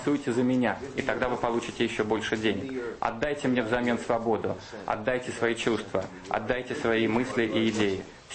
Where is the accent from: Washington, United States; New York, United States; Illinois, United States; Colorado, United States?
New York, United States; вернуться в Нью-Йорк и работать в Нью-Йорке, который является моим родным городом, там, где я родился.